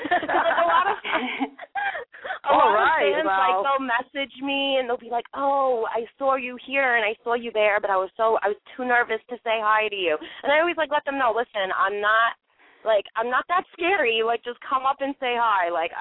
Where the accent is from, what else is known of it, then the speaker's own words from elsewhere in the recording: Staten Island, New York, United States; I'm shooting back to Staten Island, obviously my hometown